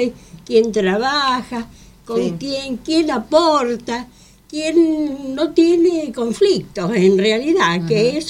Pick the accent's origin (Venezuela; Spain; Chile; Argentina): Argentina; Mendoza; moved away as an adult; now in Buenos Aires, Argentina; Yo soy mendocina, vivo en Buenos Aires hace 6 años.